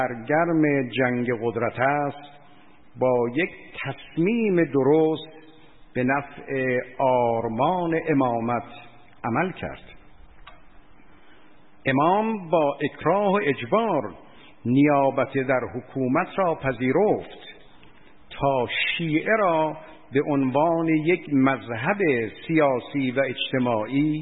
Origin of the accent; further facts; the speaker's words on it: Iran; ما ایرانی هستیم و مسلمان و دوستدار اهل بیت.